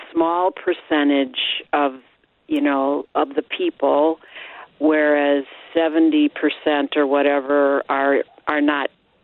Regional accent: Madison, Wisconsin, United States; now in Portage, United States; Well, actually, I'm from Madison, Wisconsin.

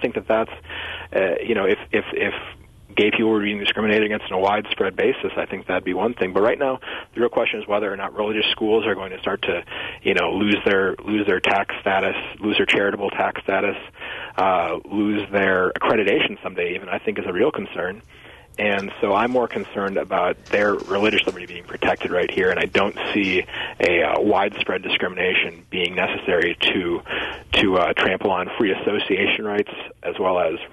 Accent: Wisconsin, United States; I grew up in Wisconsin from 1985 to 2003.

